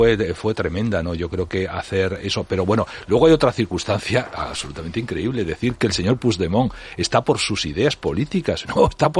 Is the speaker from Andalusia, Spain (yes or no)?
no; Castilla-La Mancha, Spain; yo como manchego